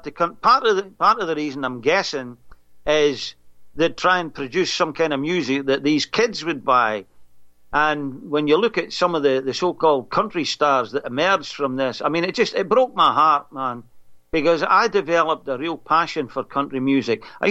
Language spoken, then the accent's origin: English; Scotland, United Kingdom; I'm Scottish, yeah. Hence the name